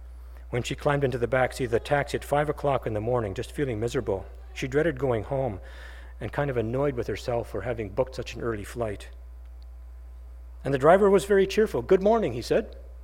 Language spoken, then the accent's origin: English; Canada; He detected my accent and started asking me about a few things about Canada.